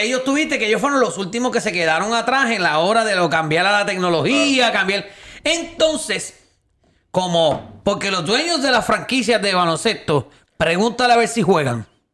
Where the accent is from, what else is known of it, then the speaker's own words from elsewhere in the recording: Ponce, Puerto Rico; yo que he ido a juegos de Ponce, yo soy de Ponce